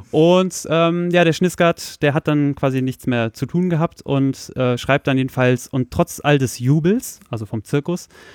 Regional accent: Soltau, Lower Saxony, Germany; ich komme aus Soltau raus, kurz vor der Einfahrt zu Wolterdingen.

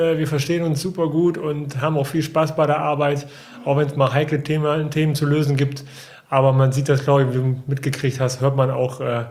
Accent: Osnabrück, Lower Saxony, Germany; Ich komme aus einer Handballerfamilie. Ich bin in Osnabrück geboren und bin da auch aufgewachsen.

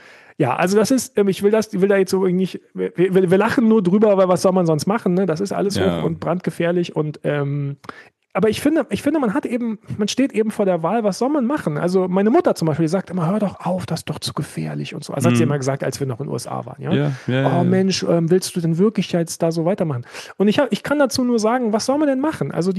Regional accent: Southern Germany, Germany; Also ich komme eigentlich aus Süddeutschland

